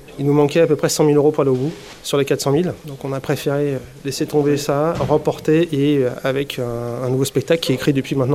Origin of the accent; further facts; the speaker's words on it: Mantes-la-Jolie, Île-de-France, France; moved away as an adult; now in Pluvigner, France; 13 ans que je suis à Pluvigné. Et puis voilà, j'étais un Parisien, je venais de Mantes-la-Jolie. Et puis je passais tous mes étés en Bretagne